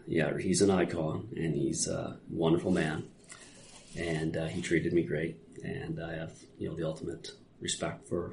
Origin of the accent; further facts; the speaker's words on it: Saskatchewan, Canada; now in Nova Scotia, Canada; I grew up in Saskatchewan, and so I transplanted to Nova Scotia.